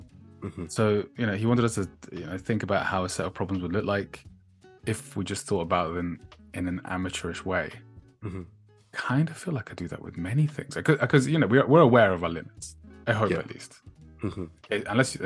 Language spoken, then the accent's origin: English; England, United Kingdom